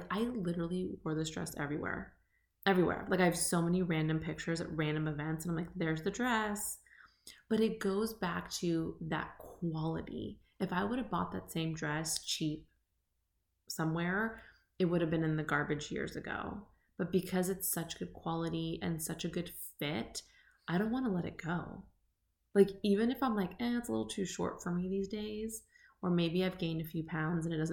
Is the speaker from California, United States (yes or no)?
yes; California, United States; I went to Sac State, which was an hour from home. I'm from the Bay Area.